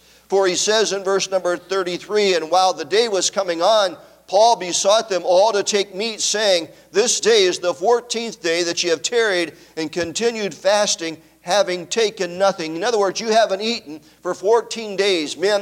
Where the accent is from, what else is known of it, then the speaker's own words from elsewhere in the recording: Wisconsin, United States; I grew up in Wisconsin, well, at least my teen years in Wisconsin, and we'd have a similar kind of weather